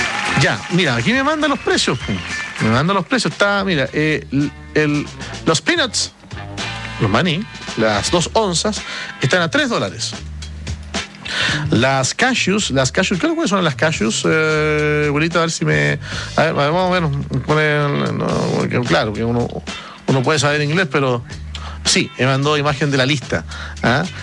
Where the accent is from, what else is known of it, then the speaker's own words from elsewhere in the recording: Temuco, Araucanía, Chile; de Temuco.